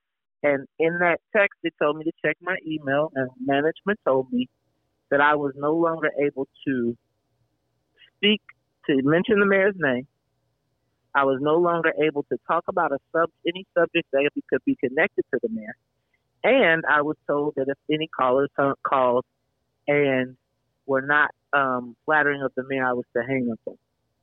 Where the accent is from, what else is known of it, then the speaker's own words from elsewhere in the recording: Chicago, Illinois, United States; And I'm from Chicago, so I get it.